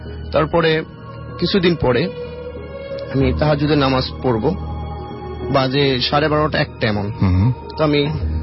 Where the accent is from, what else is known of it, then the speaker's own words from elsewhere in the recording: Rajshahi Division, Bangladesh; now in Dhaka, Bangladesh; আমার গ্রামের ঘটনা, নাটোর জেলাতে। আমার বাড়ি গ্রামে।